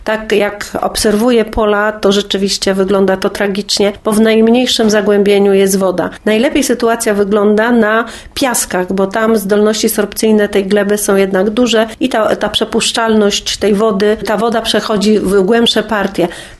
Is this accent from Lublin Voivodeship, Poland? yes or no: no; Pomeranian Voivodeship, Poland; jak w tym roku spadło tutaj u nas na Kaszubach i nie tylko, na północy